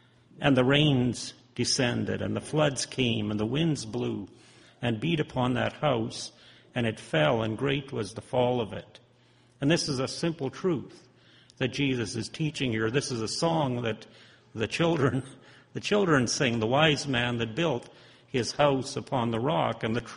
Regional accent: Regina, Saskatchewan, Canada; from Regina, Saskatchewan.

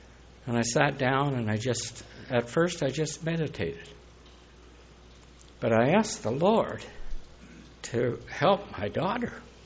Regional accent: Portland, Oregon, United States; Greetings. … from Portland, Oregon area

